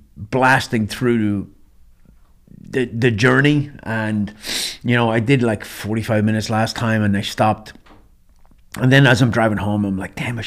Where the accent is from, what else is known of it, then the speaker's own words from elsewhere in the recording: Ireland; When I was growing up in Ireland, as a young teenage boy, a little bit of a wild side